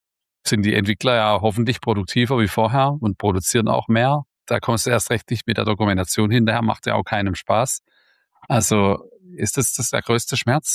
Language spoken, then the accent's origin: German; Baden-Württemberg, Germany; hat es ein Geschmäckle, wie man bei uns im Ländle sagt.